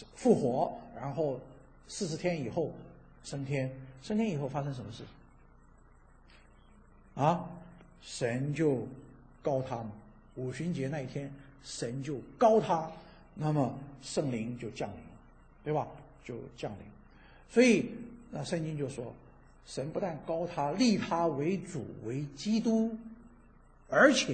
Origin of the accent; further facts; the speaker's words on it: China; 但是我想我们中国人你能够听得懂我在讲什么